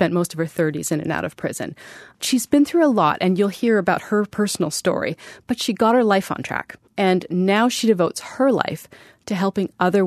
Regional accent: Vancouver, British Columbia, Canada; And I spent a day driving around Vancouver, British Columbia, which is my hometown.

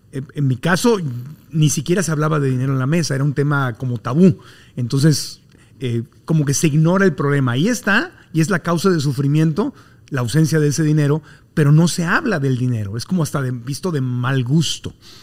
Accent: Mexico; crecimos, por lo menos en México, en América Latina, con religiones diferentes

